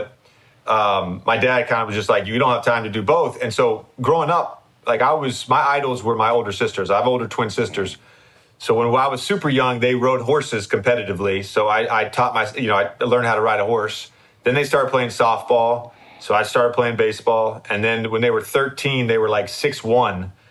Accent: Virginia, United States; like UVA, and I was from Virginia, so UVA was on me hard

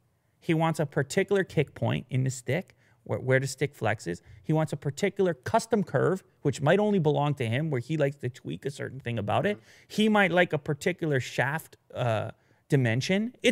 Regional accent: Canada; I'm a hockey player. Mm. I'm from Canada

